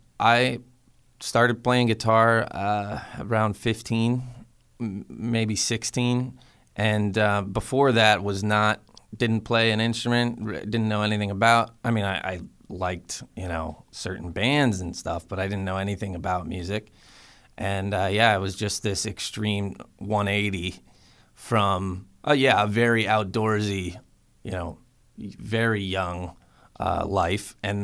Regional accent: New Hampshire, United States; also born or lived in Reading, Pennsylvania; I grew up mostly in New Hampshire. Born in Reading, Pennsylvania, though. Moved around a few times as a kid.

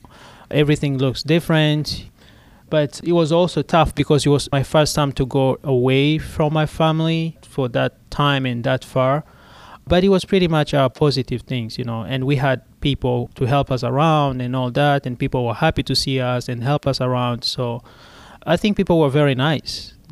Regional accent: Burundi; I was born in Burundi, but my citizenship is Rwanda.

